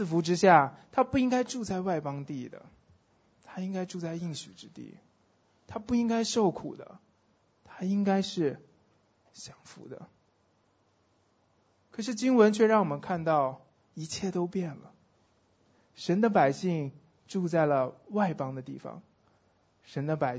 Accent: China; 这些曾经代表我作为一个中国人的方式，如今都已经变得不太一样了。

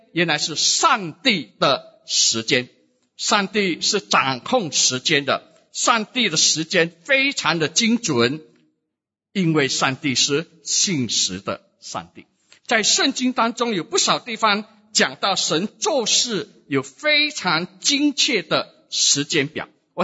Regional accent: Singapore; 我们新加坡人就说

